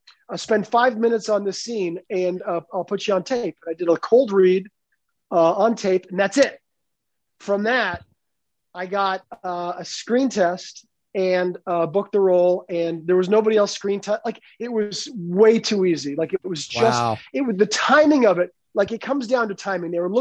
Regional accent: Toronto, Ontario, Canada; also born or lived in Montreal; now in New York, United States; I'm from Toronto, Montreal, in Canada here, back and forth as a kid. I went to like high school and elementary school in Toronto, college in Montreal. And then I moved to New York.

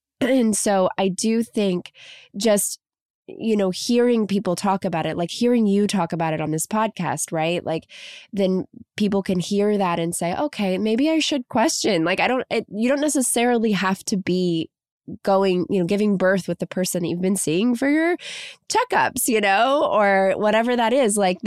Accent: Kentucky, United States; now in Los Angeles, United States; I'm from Kentucky originally, so I came out to LA.

